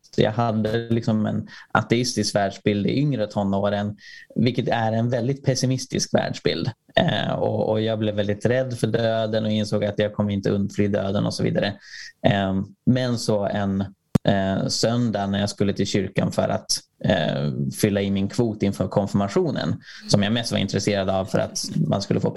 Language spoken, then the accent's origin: Swedish; Sweden; När han hör att jag är från Sverige så lyser han upp.